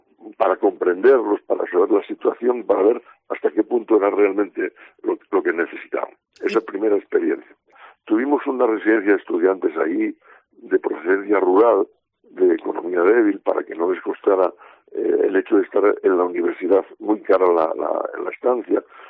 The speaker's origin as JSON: {"language": "Spanish", "town": "Turón", "region": "Asturias", "country": "Spain", "said": "como yo soy de Turón y mi padre fue minero y conozco mucho todo el ambiente"}